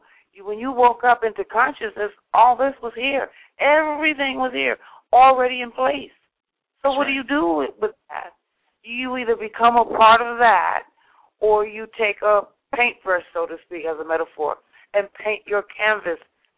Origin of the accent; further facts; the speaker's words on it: New York City, New York, United States; And being a New Yorker, I know we take it for granted because most people in New York City don't even see the sky.